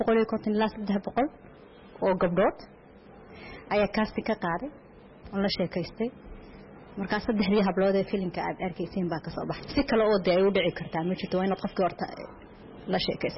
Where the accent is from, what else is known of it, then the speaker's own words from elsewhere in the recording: Djibouti; reer Jibuuti baan ahay